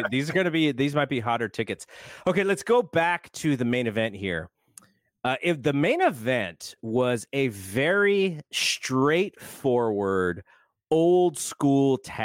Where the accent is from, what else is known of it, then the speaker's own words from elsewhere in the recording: San Jose, California, United States; And I know he's coming to my hometown. I know he'll be here in San Jose.